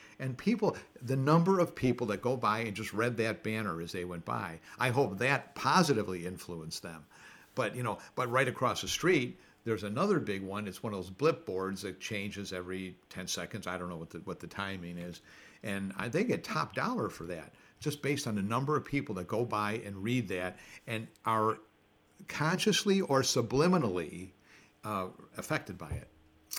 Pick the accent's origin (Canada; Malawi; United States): United States; I mean, you know, I grew up in America and marketing. My father had a store at one time, and you had to market things.